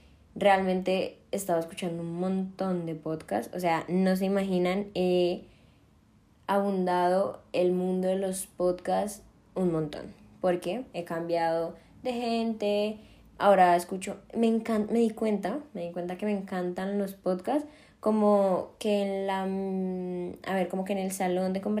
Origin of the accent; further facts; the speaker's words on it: Colombia; moved away; Yo vengo de Colombia, de un país donde el inicio de curso, o sea, de colegio, es en enero.